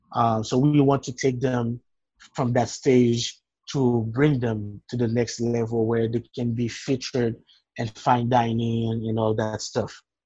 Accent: Haiti; But growing up in Haiti

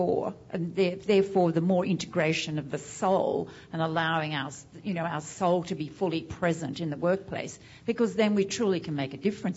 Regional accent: Australia; I'm Australian, as some of you probably picked up by my accent. So I didn't grow up with Mr. Rogers

